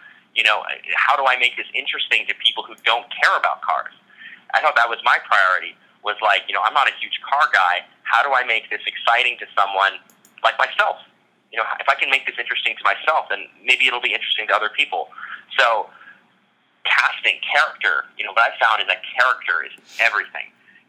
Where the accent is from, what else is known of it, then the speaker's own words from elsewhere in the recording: New York, United States; now in Los Angeles, United States; I grew up in New York and I never drove until I was 18 and I moved to L.A.